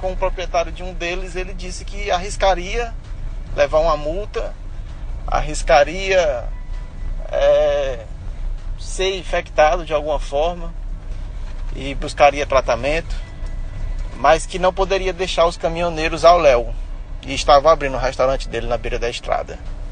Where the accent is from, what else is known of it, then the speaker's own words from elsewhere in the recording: Teresina, Piauí, Brazil; Sou daqui de Teresina, Piauí.